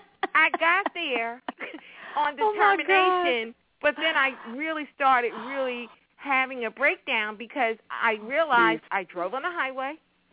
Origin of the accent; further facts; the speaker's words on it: New York City, New York, United States; now in Atlanta, United States; Now, I'm coming from New York City, okay?